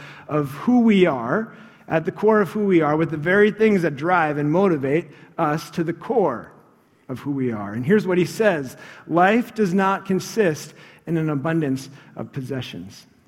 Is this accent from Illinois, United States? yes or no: yes; Chicago, Illinois, United States; When I grew up in Chicago, we were in the Central Standard Time Zone.